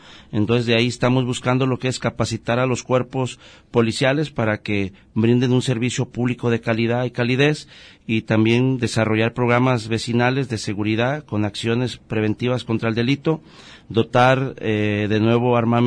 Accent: Autlán, Jalisco, Mexico; es una persona humilde, originaria de aquí de Autlán, padre de familia con 2 hijos

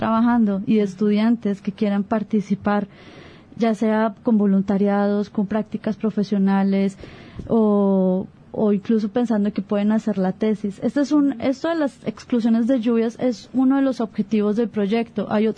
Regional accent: Colombia; soy por colombiana.

